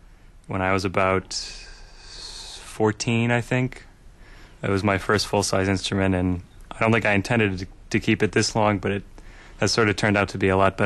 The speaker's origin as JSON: {"language": "English", "town": "Stevens Point", "region": "Wisconsin", "country": "United States", "tie": "born or raised there", "said": "I grew up mostly in Stevens Point, Wisconsin, I started cello in the school programs in about fourth grade"}